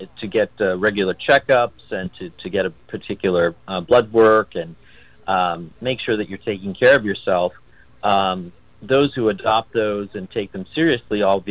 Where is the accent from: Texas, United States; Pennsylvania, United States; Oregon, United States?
Pennsylvania, United States; calling just north of Philadelphia in northeastern Pennsylvania. So, yes, I'm in Pennsylvania. That's my hometown, home city.